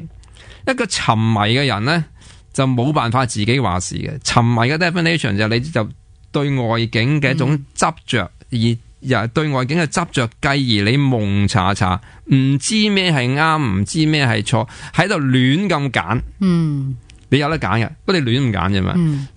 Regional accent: Hong Kong; 嗯、但我哋香港人係有嘅。

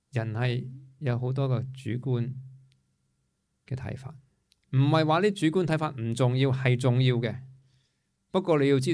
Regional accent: Hong Kong; 因为我们作为一个香港人，其实可以感恩的东西已经很多

